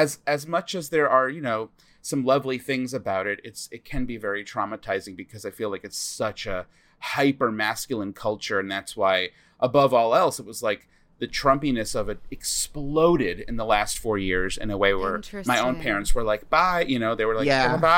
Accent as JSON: {"language": "English", "town": "Smithtown", "region": "New York", "country": "United States", "said": "Yes, I am from Smithtown."}